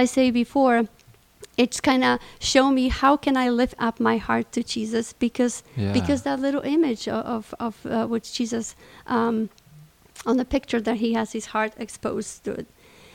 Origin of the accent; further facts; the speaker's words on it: Poland; English is a second language; Speaking about our community or even my own country, since I am coming from Poland, my fathers and even the church